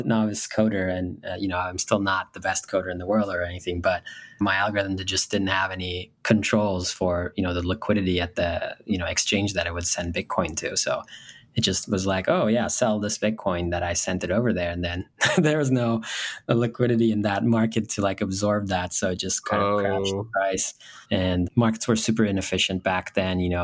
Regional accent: Turkey; I grew up in Turkey and my family's half American. So I was going back and forth my whole life.

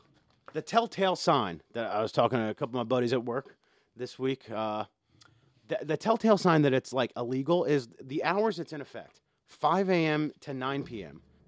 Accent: New York City, New York, United States; We were talking about New York, a topic that I am very passionate about. Because this is my hometown, and you assholes are just living in it.

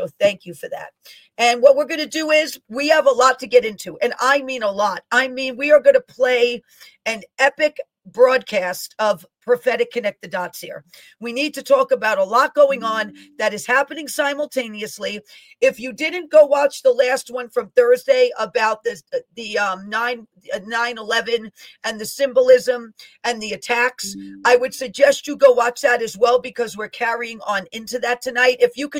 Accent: Bronx, New York, United States; Bronx, New York. Elizabeth, we love the Bronx, New York. That is my hometown.

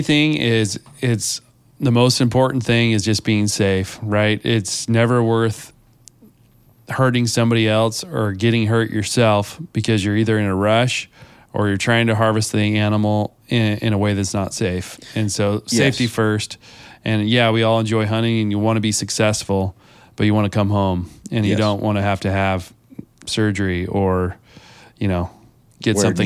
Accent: Oregon, United States; we grew up hunting in Eastern Oregon

